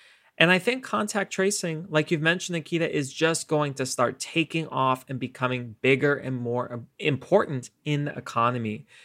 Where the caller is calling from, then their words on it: New York City, New York, United States; I'm joining everyone from New York City as we're continuing to reimagine and reopen the economy in Silicon Alley.